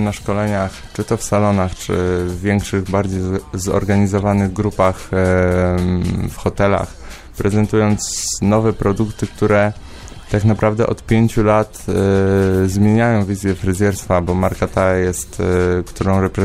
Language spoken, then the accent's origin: Polish; Ciechanów, Masovian Voivodeship, Poland; w mojej rodzinnej miejscowości w Ciechanowie była szkoła fryzjerska